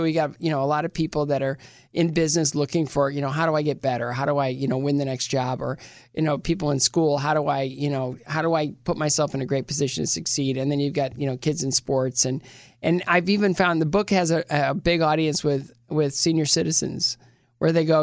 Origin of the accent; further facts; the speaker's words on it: Bowling Green, Ohio, United States; No, it was really small. Like, the joke about Bowling Green is it's in that really flat part of Ohio.